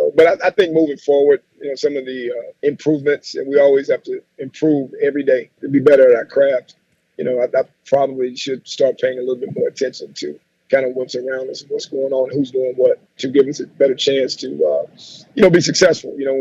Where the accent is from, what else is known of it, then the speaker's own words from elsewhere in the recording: Louisiana, United States; obviously I'm a Louisiana guy. I grew up in the North Louisiana area.